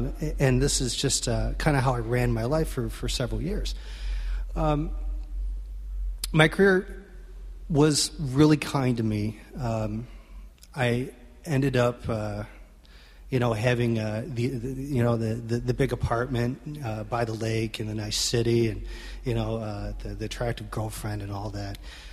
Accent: Detroit, Michigan, United States; I was born in Detroit. I was brought in the Midwest.

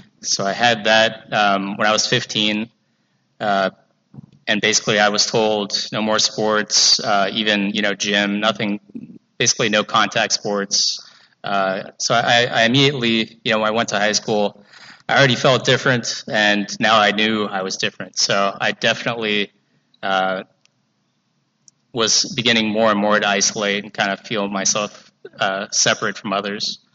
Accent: Los Angeles, California, United States; So I'm a local guy. I grew up in Southern California, L.A.

